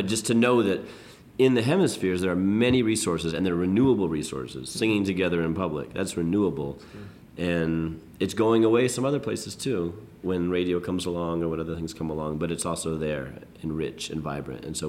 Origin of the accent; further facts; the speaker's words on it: South Africa; South Africa, and she said, "Oh, that's so fascinating. You guys have to practice." When we have a tragedy in my hometown or something happens, we just gather to the in the center of the village and we all mourn together by singing.